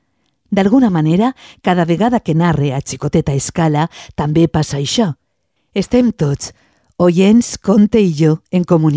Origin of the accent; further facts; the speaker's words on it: Algemesí, Valencian Community, Spain; accent: apitxat Valencian; also born or lived in Argentina; Vaig néixer a l'Argentina, però em considero valenciana d'Algemesí. El públic m'ho nota pel meu valencià apitzat.